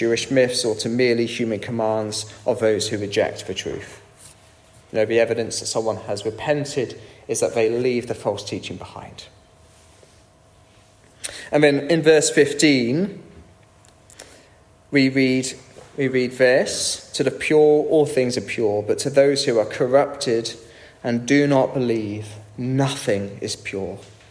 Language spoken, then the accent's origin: English; United Kingdom; it's one thing if I, as a Brit, take the mick out of our deference, our enjoyment of a queue, our bad food, our bad weather.